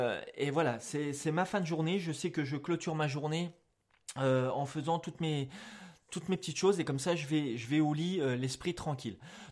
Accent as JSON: {"language": "French", "country": "France", "said": "c'est une langue qu'il faut savoir parler, qu'il faut savoir maîtriser comme notre langue natale, nous français."}